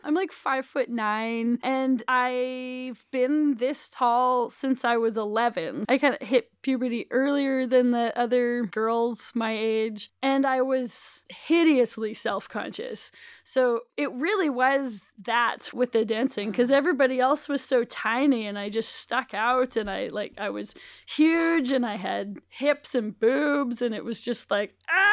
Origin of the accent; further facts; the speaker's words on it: Courtenay, British Columbia, Canada; I'm from a small-ish town on Vancouver Island. Vancouver itself is on the mainland, and then Vancouver Island is a big island close by, and the town I'm from is called Courtenay, British Columbia. It's a lovely place.